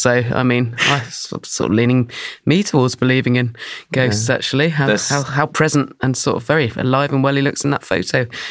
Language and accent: English; South West England, United Kingdom; I'm from Dorset and all my friends who swam every day have had to stop because of how routinely they were ill.